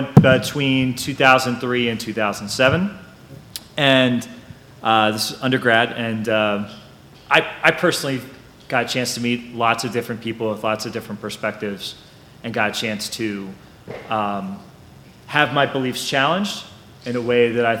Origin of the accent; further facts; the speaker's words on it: Indianapolis, Indiana, United States; both my parents are from Reading, Pennsylvania, but my father's job took him to Indianapolis, and so I grew up in Indianapolis.